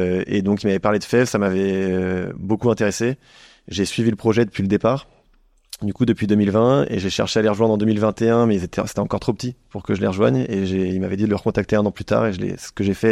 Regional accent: France; en tant que bon français consommateur de bonne nourriture

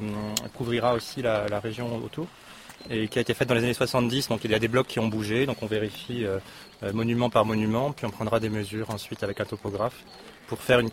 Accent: Paris, Île-de-France, France

